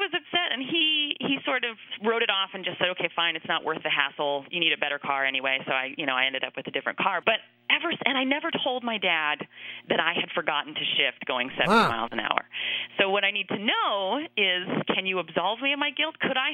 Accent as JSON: {"language": "English", "country": "Armenia", "said": "We're from Armenia, Armenian-American."}